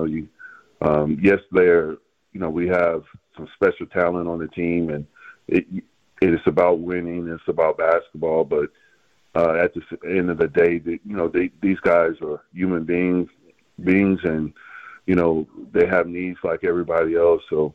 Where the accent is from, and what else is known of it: Wichita, Kansas, United States; born or raised there